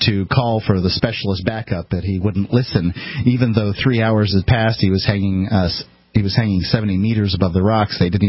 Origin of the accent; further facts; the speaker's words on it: Florida, United States; I'm from the Gulf Coast to Florida